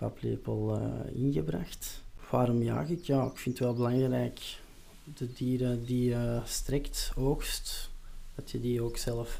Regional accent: Boechout, Antwerp, Belgium; Ik ben afkomstig uit het Buchhoutse, Buchhout, provincie Antwerpen.

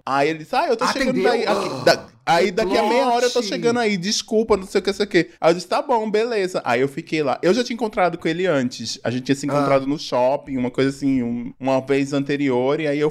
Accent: Pau d'Alho, Pernambuco, Brazil; Isso, saí de Pau D'Alho pra Recife.

